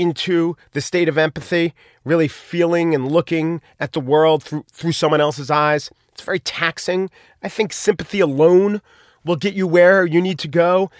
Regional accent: New York City, New York, United States; As a New Yorker, I'm no better. I was just raised in a different environment with, caniches and better cuisine.

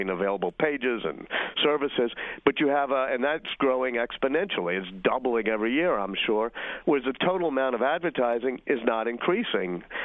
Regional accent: New Orleans, Louisiana, United States; since I'm from New Orleans, I might want to read something from our state capital.

